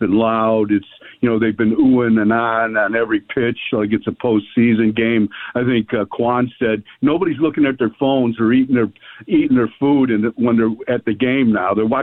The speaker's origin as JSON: {"language": "English", "town": "Cleveland", "region": "Ohio", "country": "United States", "tie": "born or raised there", "said": "I'm born and raised in Cleveland"}